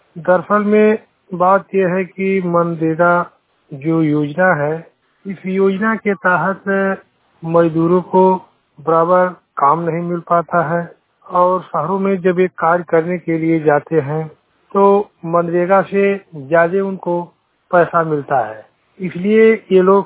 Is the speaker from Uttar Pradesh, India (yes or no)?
yes; Dasauta, Uttar Pradesh, India; बस्ती mobile वाणी थे। मैं गांव दसौता, पोस्ट बारपोखर, विकासखंड पावघाट, जनपद बस्ती का निवासी हूं।